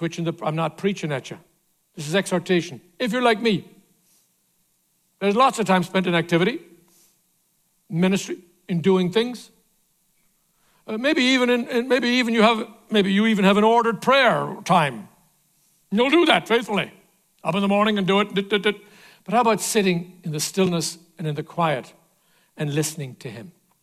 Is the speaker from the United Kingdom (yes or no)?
no; California, United States; You know, I'm from California.